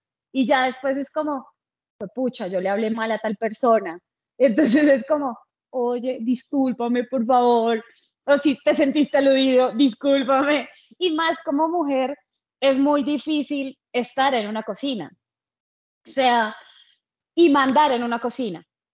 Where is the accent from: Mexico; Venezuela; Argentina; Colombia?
Colombia; Santander; soy santandereana, hablo fuerte